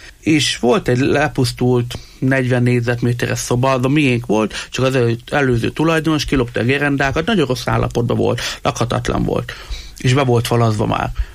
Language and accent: Hungarian; Miskolc, Borsod-Abaúj-Zemplén, Hungary; És én a Miskolci gyermekvárosban nőttem fel